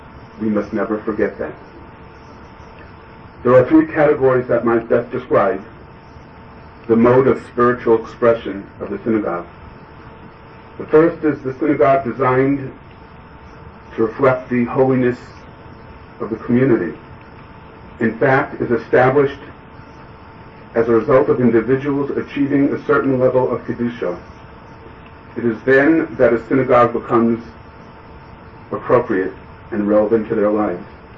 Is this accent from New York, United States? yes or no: yes; Far Rockaway, New York, United States; I saw folks there from the White Shul who knew me as a little boy growing up in Far Rockaway.